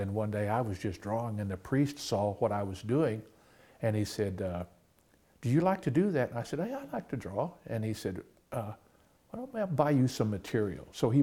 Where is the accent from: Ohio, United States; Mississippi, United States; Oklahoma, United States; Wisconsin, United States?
Oklahoma, United States; El Reno; You know, I grew up in El Reno and with a family that was very cultural and traditional family, Native Americans